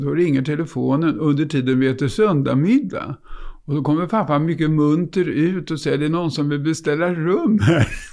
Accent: Hidingö, Örebro County, Sweden; Mellan Örebro och Karlskoga.

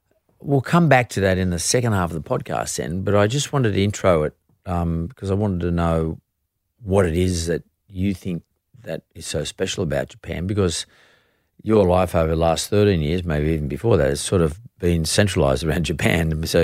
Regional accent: Sydney, New South Wales, Australia; when I was a kid growing up in Sydney at 15

